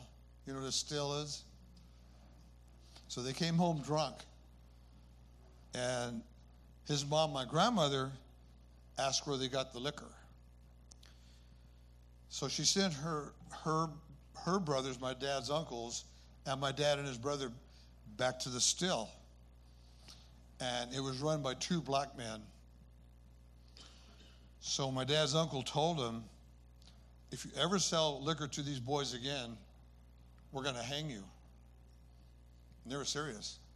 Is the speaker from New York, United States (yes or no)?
no; North Sacramento, California, United States; also born or lived in Carlsbad, New Mexico; I was born in 1944 in Carlsbad, New Mexico. My dad was in the Army. And after the World War II was over, we settled in North Sacramento in a rural area.